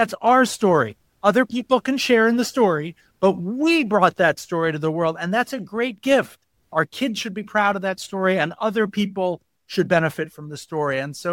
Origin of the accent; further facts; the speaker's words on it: New York City, New York, United States; I grew up in the Upper West Side in New York City in the 70s and the 80s. It was a certain ethos to the place.